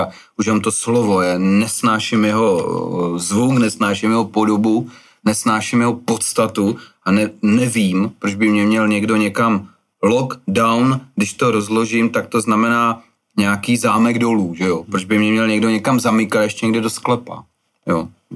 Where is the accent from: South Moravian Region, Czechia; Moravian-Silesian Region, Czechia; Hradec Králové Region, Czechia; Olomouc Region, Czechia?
Olomouc Region, Czechia; Olomouc; města, ze kterého já pocházím z Olomouce